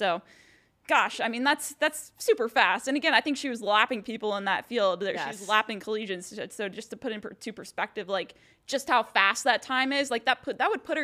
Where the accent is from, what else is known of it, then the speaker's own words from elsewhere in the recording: North Carolina, United States; growing up in North Carolina, like, I mean, obviously you hear about Texas Relays